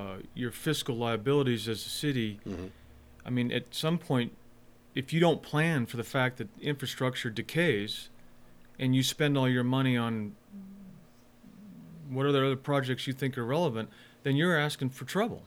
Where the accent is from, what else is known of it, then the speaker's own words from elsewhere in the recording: California, United States; I'm from California originally. It's absolute chaos and fiscal mismanagement over there to the nth degree.